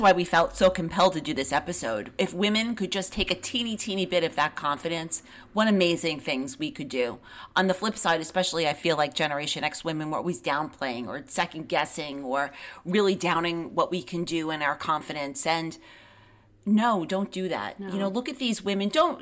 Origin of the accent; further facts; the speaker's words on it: New York, United States; I don't know if it's because I am a New Yorker and I love that life of glamour and she shopped at Bergdorf's.